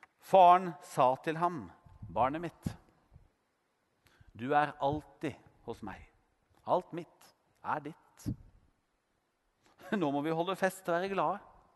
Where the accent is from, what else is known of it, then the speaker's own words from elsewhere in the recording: Brumunddal, Innlandet, Norway; jeg vokste jo opp i Brumunddal utenfor Hamar